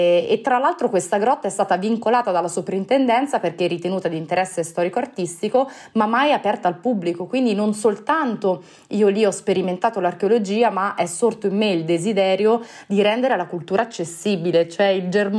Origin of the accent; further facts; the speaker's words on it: Marche, Italy; also born or lived in Puglia; io ho vissuto nelle Marche la mia giovinezza, ma in realtà sono nata in Puglia, i miei parenti sono tuttora lì, nella tristemente nota Avetrana